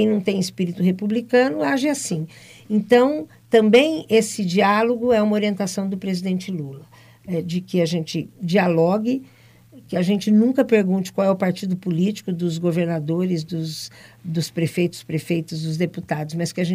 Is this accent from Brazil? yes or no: yes; Londrina, Paraná, Brazil; Bom, eu sou de Londrina, né? Então, minha família está toda concentrada aqui